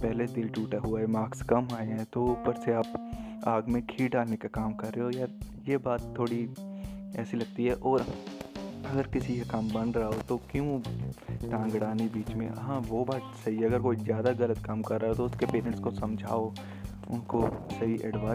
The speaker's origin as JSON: {"language": "Hindi", "region": "Punjab", "country": "India", "first_language": "Punjabi", "second_language": "Hindi", "said": "यार मैं पंजाब से हूँ और पंजाबी मेन है, तो हिंदी में थोड़ा बहुत ऊपर नीचे हो जाता है"}